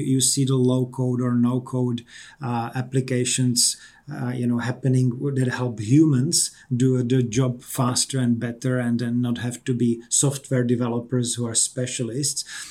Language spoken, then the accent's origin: English; Czechia; I come originally from the Czech Republic, which is sort of the westmost country of the former Eastern Bloc. So almost embedded in Germany and in the German innovation system